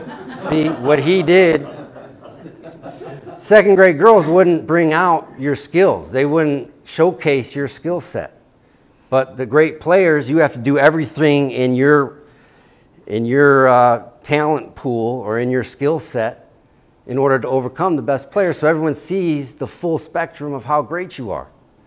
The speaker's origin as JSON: {"language": "English", "region": "Illinois", "country": "United States", "tie": "born or raised there", "said": "I grew up 32 miles outside of Chicago, so I was a big fan."}